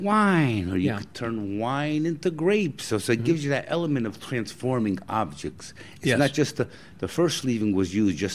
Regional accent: New Jersey, United States; first language Italian; English is a second language; Well, yeah, that's New Jersey's actually New Jersey. Where I'm from.

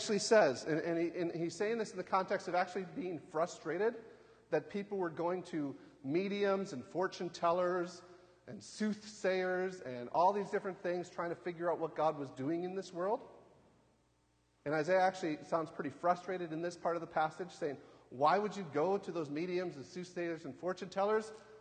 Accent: United States; I'm from America, so in America, it's forbidden by law to put anything Christmassy up before American Thanksgiving.

